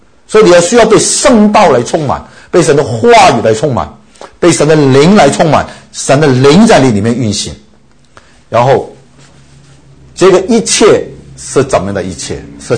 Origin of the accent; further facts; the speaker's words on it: China; 譬如说当你读到旧约圣经，一提到祭司，我们中国人就不懂了，什么叫祭司。